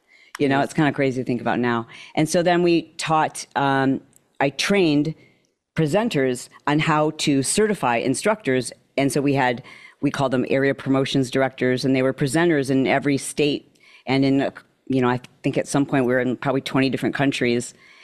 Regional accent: Midwest, United States; And what I remember growing up in the Midwest is that all of the other women in my extended family were overweight

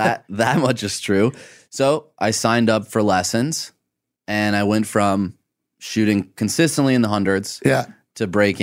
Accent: Michigan, United States; Now, growing up in Michigan, growing up with the background that I had with my dad, you know, salary was it.

